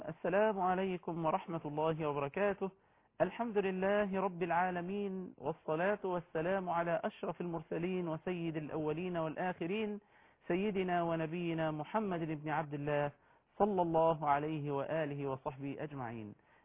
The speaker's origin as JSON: {"language": "Arabic", "country": "Egypt", "said": "نفخر به كمصريين"}